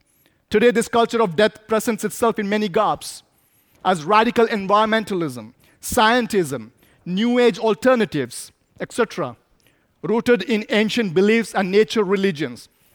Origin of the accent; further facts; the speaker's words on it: India; I come from India, so I can talk about it.